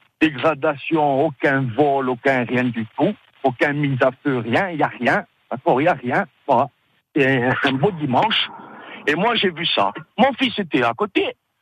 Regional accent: Ajaccio, Corsica, France; Et moi, comme je suis d'Ajaccio, je fais pareil, je les suis, je suis derrière.

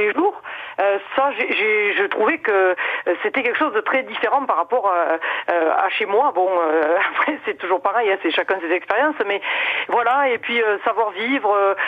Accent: Nîmes, Occitanie, France; Moi je suis de Nîmes au départ. Je suis née à Nîmes, j'ai vécu dans le sud pendant longtemps

